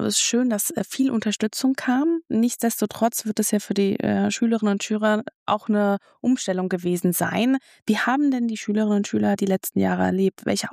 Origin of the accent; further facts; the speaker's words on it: Hesse, Germany; Ich komme aus Hessen, ich kenne dieses System nicht.